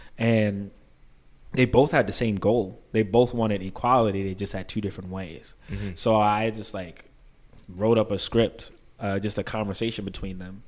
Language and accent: English; New York, United States; I'm from New York.